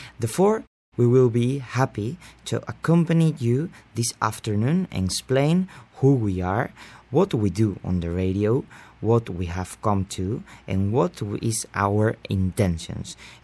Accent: Valencia, Valencian Community, Spain; English is a second language; now in Gdansk, Poland; I'm 20 years old and I'm Erasmus student at the University of Gdansk. I'm from Spain, from a beautiful city located on the east coast of the country. It's called Valencia.

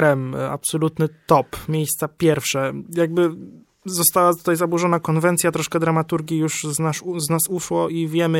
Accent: Romania; Polish is a second language; U nas w Rumunii wygląda to chyba dosyć podobnie, bo widzimy to po miejscu akcji.

